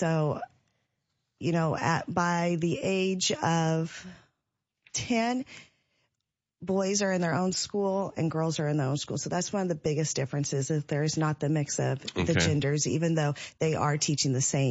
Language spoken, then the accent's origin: English; Monticello, Illinois, United States; also born or lived in Abu Dhabi, United Arab Emirates; now in Decatur, United States; So I'm originally from Monticello, so okay. Family is from Decatur.